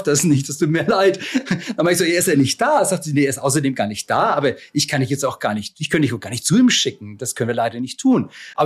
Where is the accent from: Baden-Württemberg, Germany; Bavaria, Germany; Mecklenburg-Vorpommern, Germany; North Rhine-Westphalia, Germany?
Bavaria, Germany; Kitzingen; accent: Franconian; Also ursprünglich komme ich aus Kitzingen.